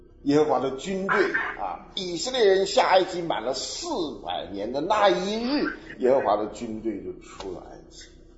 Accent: China; 所以我们中国人喜欢讲天下文章一大抄，是吧？

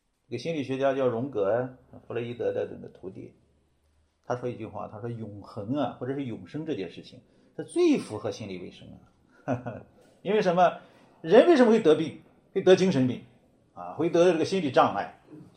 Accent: China; 不要以为我们是中国人，我们就跟以色列没什么关系啊

